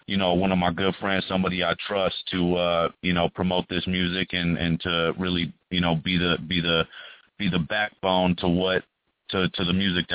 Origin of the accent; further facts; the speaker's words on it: California, United States; Good. I'm from Marin County. It's in the Bay Area.